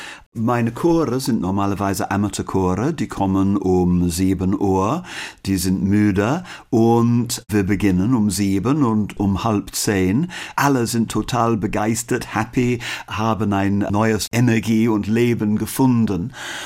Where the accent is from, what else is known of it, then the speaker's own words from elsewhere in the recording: Birmingham, West Midlands, United Kingdom; German is a second language; wohnen in the Midlands, in der Mitte Englands. Und ich komme aus Birmingham, Hauptstadt der Midlands